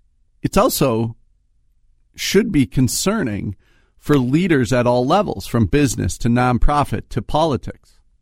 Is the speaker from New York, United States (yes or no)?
no; Minnesota, United States; I tell them I'm from Minnesota, and they want to talk about how we dealt with this.